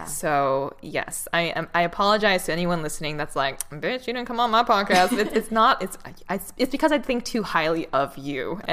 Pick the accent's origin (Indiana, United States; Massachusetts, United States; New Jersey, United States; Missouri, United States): Massachusetts, United States; Boston; I'm from Boston. Nice to meet you all.